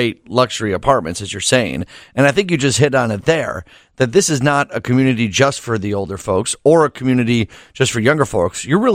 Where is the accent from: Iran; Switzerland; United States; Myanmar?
United States; Downers Grove, Illinois; I was just going to say, I'm from Donner's Grove.